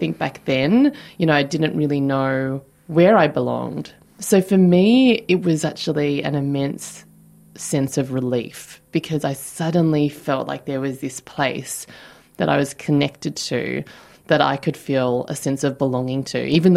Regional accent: Australia; You know, I grew up in Australia in the 80s and the 90s.

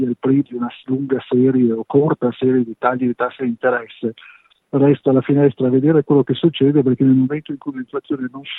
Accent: Liguria, Italy; per cui io da buon ligure dico: bene, ben venga

